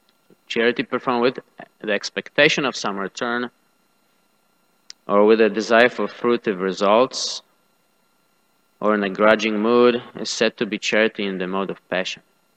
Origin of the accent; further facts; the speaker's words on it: Poland; I grew up in Poland